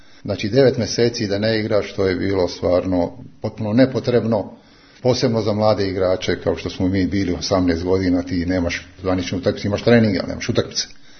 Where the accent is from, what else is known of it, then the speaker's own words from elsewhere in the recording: Mostar, Federation of Bosnia and Herzegovina, Bosnia & Herzegovina; born there; Moji roditelji su bili intelektualci, ja sam rođen u Mostaru, 1948. godine, znači posleratno dete.